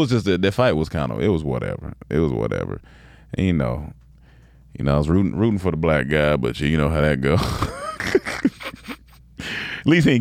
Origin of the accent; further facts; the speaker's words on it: Germany; I'm from Germany.